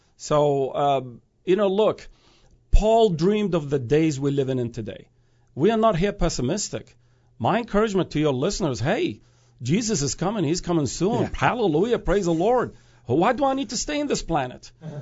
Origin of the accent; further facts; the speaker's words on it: Iraq; You know, I grew up in Iraq. I've seen the Euphrates. I've seen the Tigris.